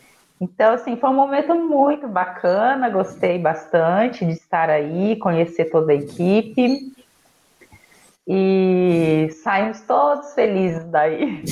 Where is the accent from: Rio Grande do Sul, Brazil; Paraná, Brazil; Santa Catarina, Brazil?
Paraná, Brazil; Campo Mourão; Eu sou da cidade de Campo Mourão, sou de uma família de comerciantes.